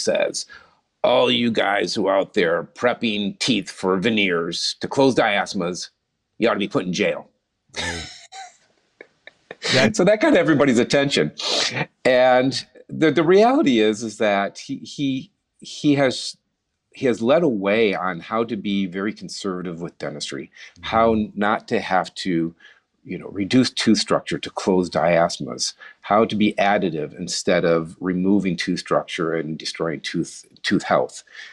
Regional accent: Detroit, Michigan, United States; So I'm from Detroit area. I'm back in the 80s.

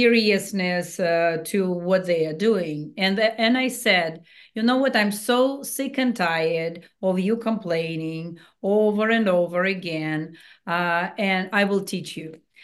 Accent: Saint Petersburg, Russia; now in United States; I came from St. Petersburg, Russia, many, many years ago, 24 years ago.

